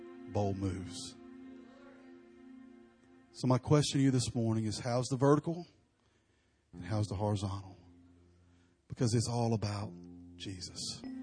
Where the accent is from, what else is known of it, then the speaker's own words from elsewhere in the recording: Alabama, United States; You know, I'm from the deep south. I'm from Alabama.